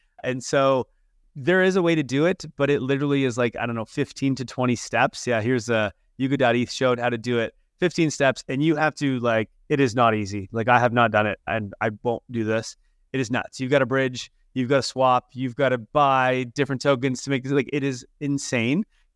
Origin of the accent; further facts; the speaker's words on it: Canada; I'm Canadian, so I can't use Binance.